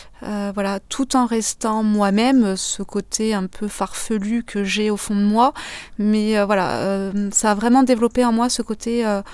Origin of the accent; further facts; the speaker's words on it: Saumur, Pays de la Loire, France; also born or lived in Villeneuve-Saint-Georges; Je suis née à Villeneuve-Saint-Georges dans le 94. Bon, au final, j'y ai fait que naître. Et sinon, j'ai vécu toute mon enfance dans le Maine-et-Loire sur Saumur.